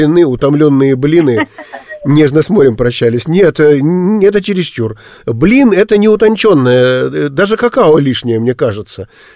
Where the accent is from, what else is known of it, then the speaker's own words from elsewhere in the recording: Far East, Russia; хоть я и дальневосточник.